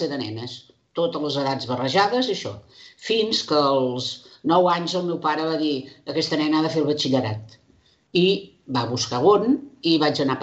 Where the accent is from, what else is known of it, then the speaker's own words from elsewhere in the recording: Sabadell, Catalonia, Spain; O sigui, soc sabadellenca, no hi vaig néixer i ho vaig notar quan era petita, això.